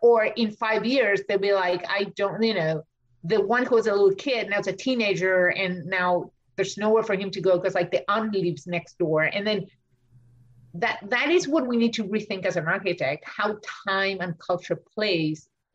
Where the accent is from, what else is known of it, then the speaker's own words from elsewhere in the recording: Argentina; English is a second language; now in United States; I know I'm an immigrant, I'm from Argentina, English is my second language, it's like very basic data.